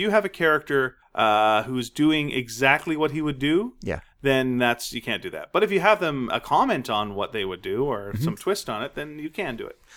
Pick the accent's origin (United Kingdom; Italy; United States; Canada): Canada; I'm Canadian.